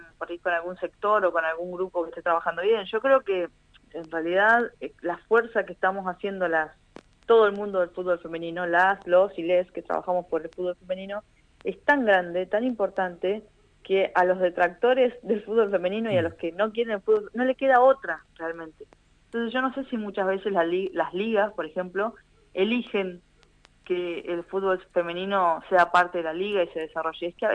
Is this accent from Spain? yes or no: no; Argentina